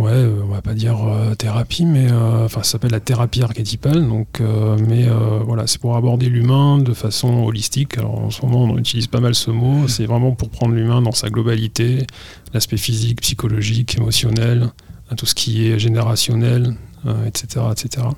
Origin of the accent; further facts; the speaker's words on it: Perpignan, Occitanie, France; born there; Moi, je suis né à Perpignan en 1975.